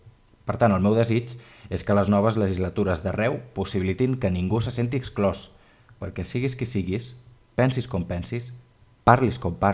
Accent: Calonge, Catalonia, Spain; al meu poble, Calonge i Sant Antoni, va tenir lloc la celebració dels 40 anys de l'Institut Puig Cargol, institut que em va veure créixer durant 6 anys

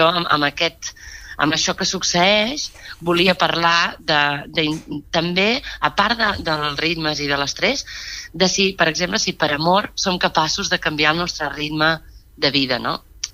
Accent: Banyoles, Catalonia, Spain; Però jo soc de Banyoles

